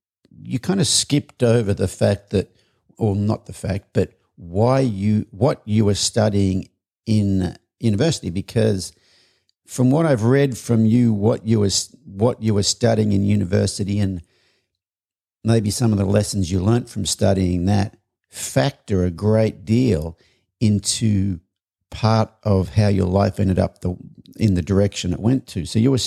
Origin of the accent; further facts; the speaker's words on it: Australia; I'm Australian